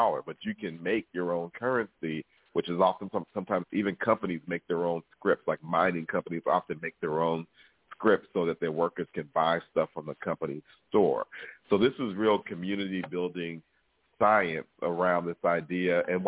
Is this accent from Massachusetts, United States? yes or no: yes; Boston, Massachusetts, United States; I'm from Boston, Massachusetts